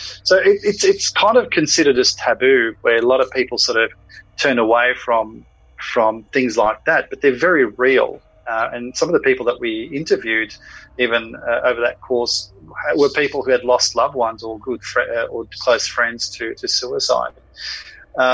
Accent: Australia; look, you know, guys, we're here from Australia.

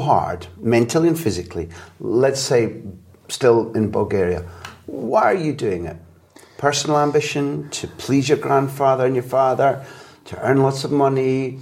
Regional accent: Scotland, United Kingdom; also born or lived in London / Barcelona; sadly I was away from Scotland when your career really blossomed. I was in London, then Barcelona.

